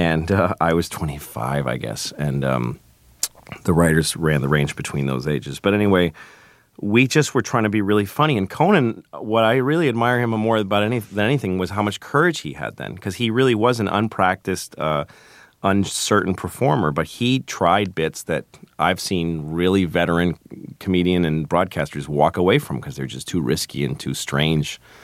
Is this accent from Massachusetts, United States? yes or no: yes; Boston, Massachusetts, United States; And I grew up in Boston